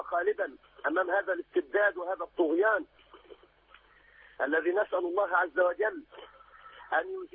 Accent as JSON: {"language": "Arabic", "country": "Egypt"}